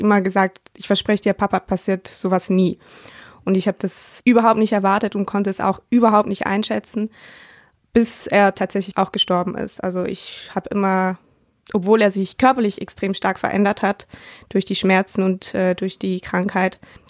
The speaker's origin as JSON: {"language": "German", "country": "Switzerland", "said": "Ich komme ja aus der Schweiz"}